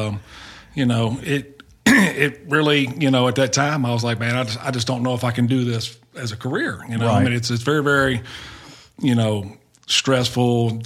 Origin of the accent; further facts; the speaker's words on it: Hopewell, Virginia, United States; Grew up in Hopewell, yeah.